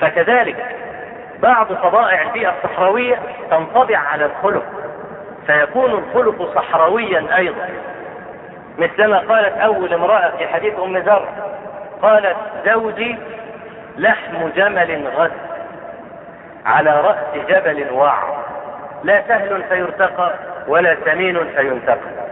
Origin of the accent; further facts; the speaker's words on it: Egypt; شوف عندنا في مصر أصحاب العقول الدراكة اللي بيمخخوا يعملوا انتفاخ شربات